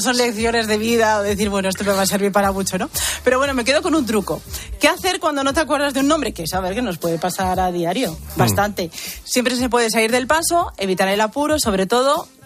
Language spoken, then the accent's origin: Spanish; Medina de Pomar, Castile and León, Spain; Mi pueblo, que es Medina de Pomar, no hay. Pero en el de al lado, que está a 8 kilómetros, que se llama Villarcayo, allí sí que Joaquín ha puesto un cine de verano.